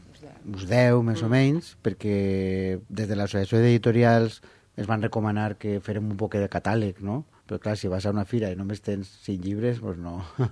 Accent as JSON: {"language": "Catalan", "town": "Valencia", "region": "Valencian Community", "country": "Spain", "said": "jo soc de València."}